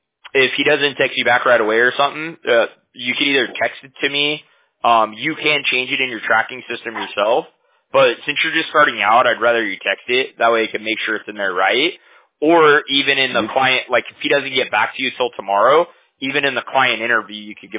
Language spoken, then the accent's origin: English; Huntington Beach, California, United States; We're in Orange County, based out of Fountain Valley. I'm from Huntington Beach. It's like the next town over.